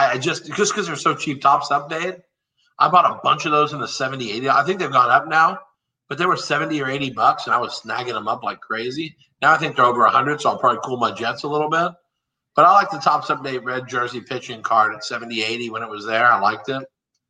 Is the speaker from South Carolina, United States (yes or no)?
no; Texas, United States; I'm from Texas. Hard food doesn't suck. I know this isn't Texas.